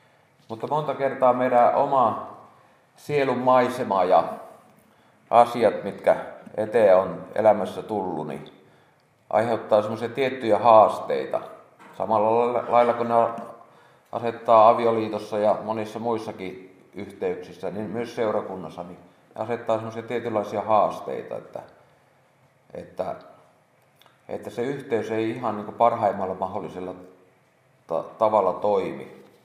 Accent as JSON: {"language": "Finnish", "town": "Veteli", "region": "Central Ostrobothnia", "country": "Finland", "lives_now": "Kauhava, Finland", "said": "olen Vetelistä kotoisin. Reipas parikymmentä vuotta sitten muuttanut Kauhavalle."}